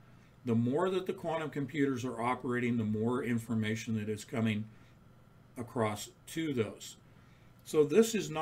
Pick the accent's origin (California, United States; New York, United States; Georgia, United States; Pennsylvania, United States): California, United States; I grew up in the area. I grew up in the Bay Area, went to school at Berkeley.